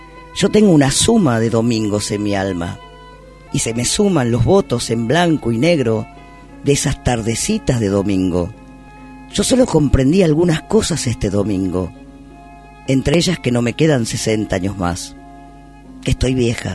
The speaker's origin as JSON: {"language": "Spanish", "town": "Tapiales", "region": "Buenos Aires Province", "country": "Argentina", "tie": "born there", "said": "no nací en Recoleta. Nací en La Matanza, en Tapiales, y voy y vengo."}